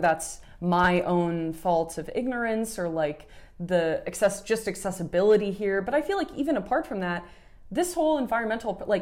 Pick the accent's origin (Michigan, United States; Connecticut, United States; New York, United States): Connecticut, United States; Which is very much, like, I'm from Connecticut, and, like, we live in the woods, at least, like, where I am